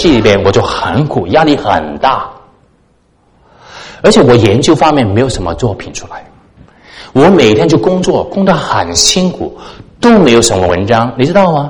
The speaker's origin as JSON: {"language": "Chinese", "country": "Hong Kong", "tie": "born or raised there", "accent": "Cantonese", "second_language": "Chinese", "said": "我是在香港出生长大的，所以你听我的国语有一些广东腔，就是这个原因啊。"}